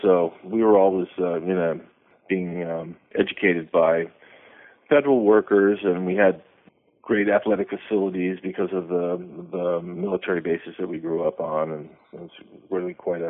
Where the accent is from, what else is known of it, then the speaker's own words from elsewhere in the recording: California, United States; also born or lived in Hawaii / Washington, D.C.; I lived in various parts of the country growing up, mostly on the West Coast in the Southern California area when I was younger, and also in Hawaii, and then later mostly on the East Coast around the Washington, D.C.